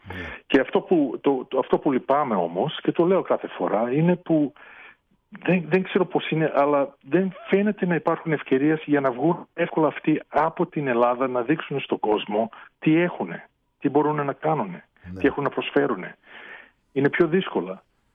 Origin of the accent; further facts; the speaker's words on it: New Zealand; Και η αδερφή μου και εγώ μεγαλώσαμε μέσα στην Ισλανδία, αλλά μεγαλώσαμε σε ελληνικό σπίτι φυσικά. Η γλώσσα ήταν μόνο ελληνική γλώσσα, το φαΐ, η μουσική, όλα ήταν από την Ελλάδα. Και ήμασταν σαν ένα μικρό νησί της Ελλάδας σε ένα μικρό χωριό στη Νέα Ισλανδία.